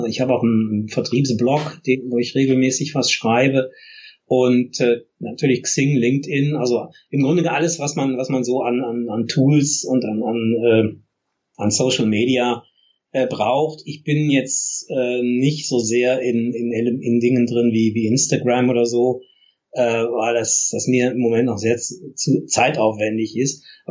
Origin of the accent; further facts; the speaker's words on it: Essen, North Rhine-Westphalia, Germany; ich komme ja ursprünglich aus Essen